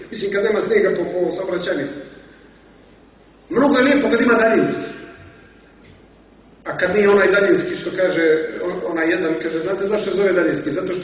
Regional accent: Cuce, Cetinje, Montenegro; tamo ima jedno naselje, ajde da tako kažem, blizu Cetinja, odakle sam ja, Cuce.

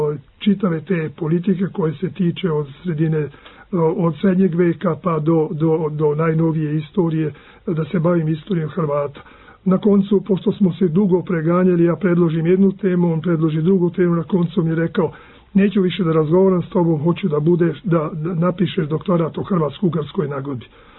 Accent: Vojvodina, Serbia; Ja sam kao Vojvođanin hteo da uzmem nešto iz nacionalne istorije Srba iz Ugarske.

